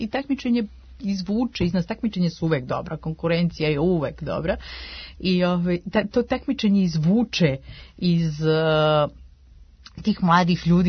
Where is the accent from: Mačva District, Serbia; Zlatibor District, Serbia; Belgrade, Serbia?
Zlatibor District, Serbia; Užice; Moje Užice, moj rodni grad je i znamo i sami u kakvoj situaciji.